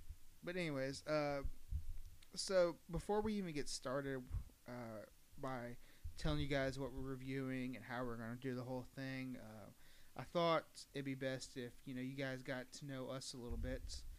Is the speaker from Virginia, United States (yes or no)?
yes; Virginia, United States; I grew up in Virginia, so. Like a couple of my teams, you'll wonder, well, why does he live in North Carolina and likes those teams?